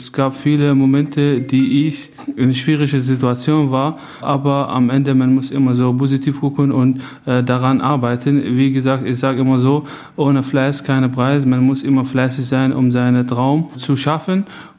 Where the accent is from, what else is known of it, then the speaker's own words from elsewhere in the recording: Syria; moved away as an adult; now in Germany; ich komme aus Syrien, ich bin seit 10 Jahren in Deutschland und ich werde dieses Jahr 30.